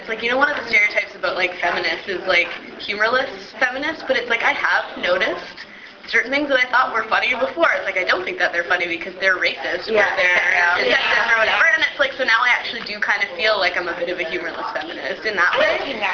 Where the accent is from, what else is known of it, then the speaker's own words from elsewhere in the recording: Sri Lanka; now in Canada; I don't identify as Canadian, ever. Even though I've lived here a majority of my life, I was born in Sri Lanka. I went to school there, I speak the language. And I've always identified as solely Sri Lankan. And if anybody asks, I say I live in Canada.